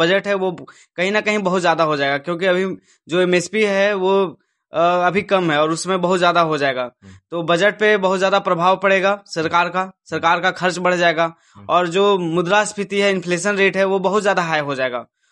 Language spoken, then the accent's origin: Hindi; Giddhaur, Jharkhand, India; मेरा गांव गिद्धौर है, मैं चतरा जिला से बिलोंग करता हूँ।